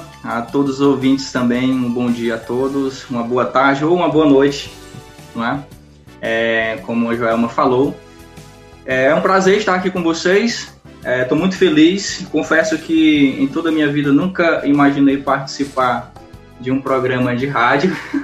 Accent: Fortaleza, Ceará, Brazil; Sou natural de Fortaleza, nasci em Fortaleza.

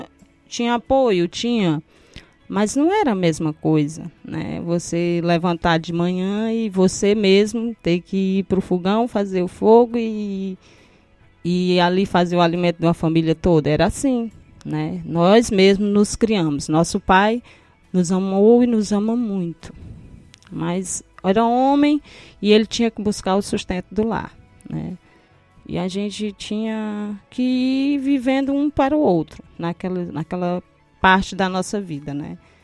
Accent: Irapuá, Ceará, Brazil; Nós somos lá do Irapuá. É Irapuá, aqui próximo a Nova Russas.

